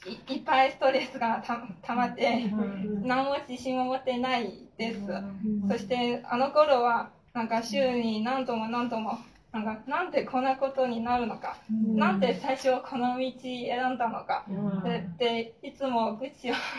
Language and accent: Japanese; China; Japanese is a second language; now in Japan; 中国から来た留学生です。